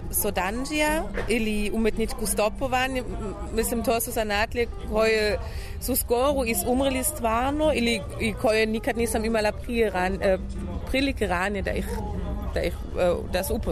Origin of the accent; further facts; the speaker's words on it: Leipzig, Saxony, Germany; Ja sam rođena u Leipzigu